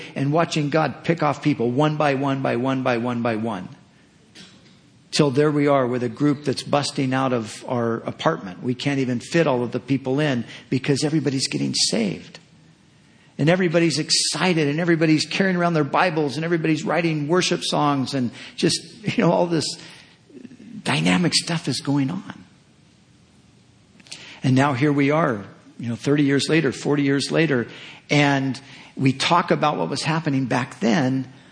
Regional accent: California, United States; born there; I live in California. I was born in California. My parents and grandparents were born in California. My wife's parents, you know, hey, we're Californians.

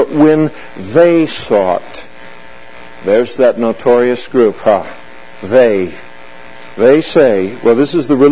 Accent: Napa, California, United States; In Fuller Park in Napa, where I grew up, by the way, if I told you I'm from Napa

